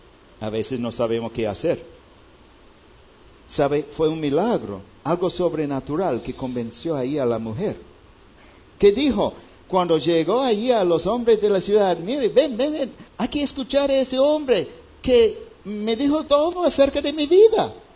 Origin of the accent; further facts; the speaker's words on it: United States; Yo vengo de una porción de los Estados Unidos donde la cosecha es breve. Cosecha de trigo en mi parte de los Estados Unidos dura tal vez una semana.